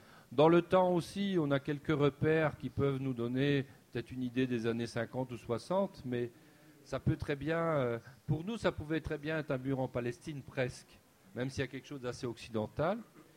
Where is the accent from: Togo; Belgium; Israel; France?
Belgium; Wallonia; je suis un fils caché de Bruegel parce que je suis wallon, donc je suis un fils inavoué de Bruegel, le flamand.